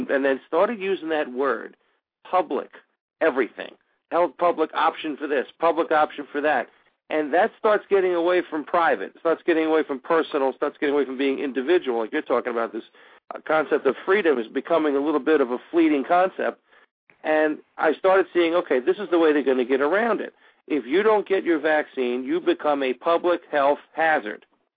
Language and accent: English; New York, United States; Now, I always knew about Rockefeller, being a New Yorker